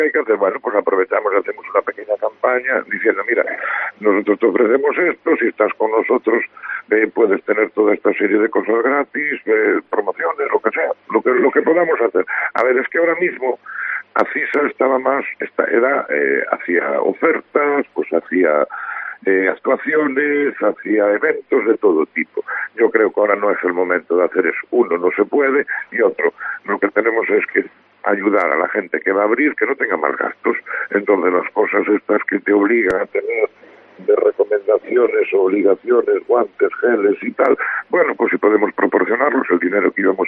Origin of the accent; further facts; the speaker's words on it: Ribadeo, Galicia, Spain; somos todos de Ribadeo, entonces vamos a echarnos una mano.